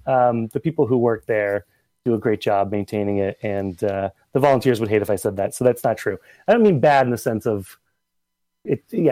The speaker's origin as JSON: {"language": "English", "region": "New Jersey", "country": "United States", "tie": "born or raised there", "said": "I didn't grow up here. I grew up in New Jersey."}